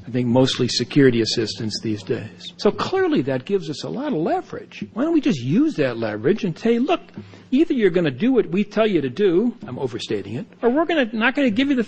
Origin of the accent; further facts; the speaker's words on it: United States; I'm not an Israeli. I'm not Jewish. All right? I am an American